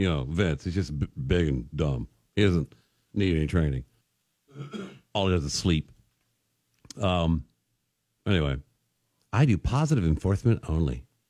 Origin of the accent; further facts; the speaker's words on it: United States; I'm from America and we don't do cots.